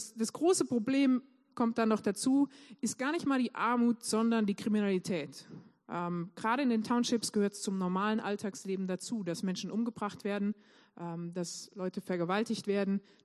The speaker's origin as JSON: {"language": "German", "region": "North Rhine-Westphalia", "country": "Germany", "moved": "yes", "lives_now": "South Africa", "said": "Ich bin zugezogen vor 5 Jahren. Inzwischen ist das auch mehr so meine Heimat als Deutschland und als das Siegerland."}